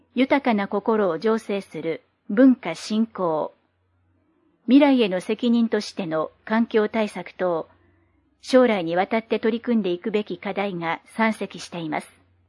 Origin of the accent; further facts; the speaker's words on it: Arakawa, Tokyo, Japan; 私は生まれ育ち愛してやまないこの荒川の町と区民の方々を思い